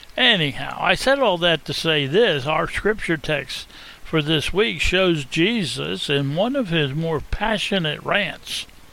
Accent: Harrisburg, Pennsylvania, United States; Now, most of you know that I'm originally from the Harrisburg area of Pennsylvania.

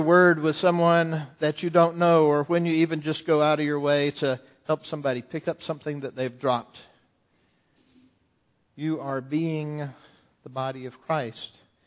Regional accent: Tallahassee, Florida, United States; I remember being a teenager, growing up in Tallahassee.

